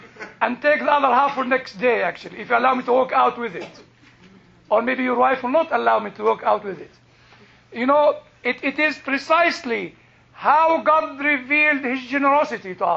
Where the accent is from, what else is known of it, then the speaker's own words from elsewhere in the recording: United Kingdom; I don't know anything about American politics. I ask those who know. I am British.